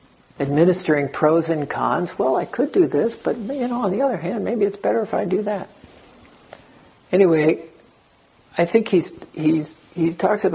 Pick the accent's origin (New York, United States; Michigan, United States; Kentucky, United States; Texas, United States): New York, United States; New York City; I was born and raised in New York City, Eastern European Jews. I wasn't born in Australia in the 17th century or someplace else, some other time.